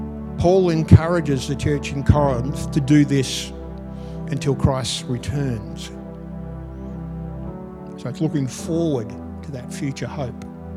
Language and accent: English; Australia; Though we are many, we are Australian